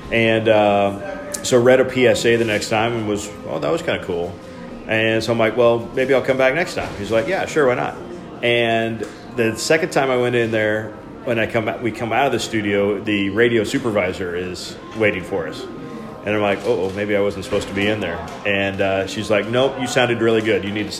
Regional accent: Strang, Nebraska, United States; also born or lived in Geneva; I actually grew up on a farm by Strang, which is smaller than a dot on the map, which is actually south of Geneva. But we moved to Geneva when I was freshman in high school

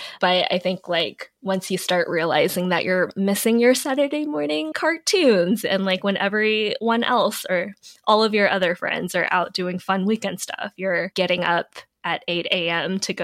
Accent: Ellicott City, Maryland, United States; also born or lived in Augusta, Georgia; I grew up half in Ellicott City, Howard County, Maryland, and half in Augusta, Georgia.

